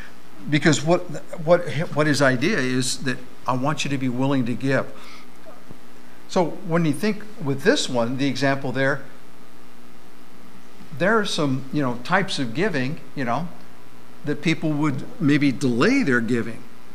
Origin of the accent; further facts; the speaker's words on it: Scotland, United Kingdom; You know, I'm Scottish. You know, I open my wallet and it squeaks.